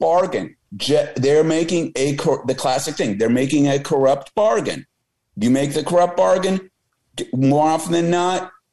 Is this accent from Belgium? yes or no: yes; Belgium; Belgium had my home country, Belgium didn't have a government for 571 days.